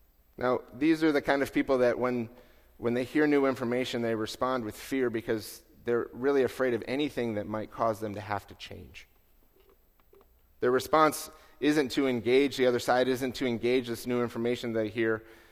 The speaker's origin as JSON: {"language": "English", "town": "Ann Arbor", "region": "Michigan", "country": "United States", "tie": "born or raised there", "said": "And I grew up in Ann Arbor, Michigan, which is where the University of Michigan is."}